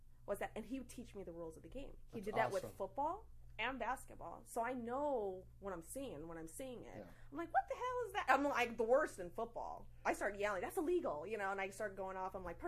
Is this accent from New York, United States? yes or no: no; Wisconsin, United States; We're from Wisconsin